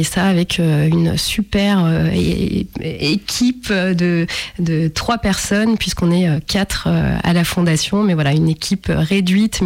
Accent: Auvergne-Rhône-Alpes, France; born there; Donc en effet, je suis née dans l'Ain, je continue de vivre

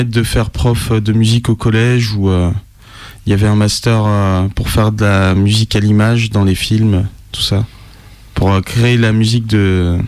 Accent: Roanne, Auvergne-Rhône-Alpes, France; Et moi, je viens de Roanne.

